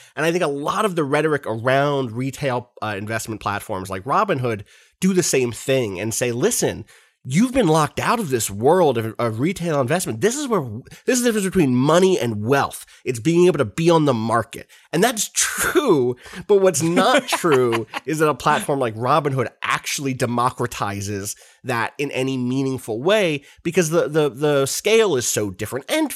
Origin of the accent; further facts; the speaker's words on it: United States; And I feel like I'm in a pretty comfortable place as an American, right?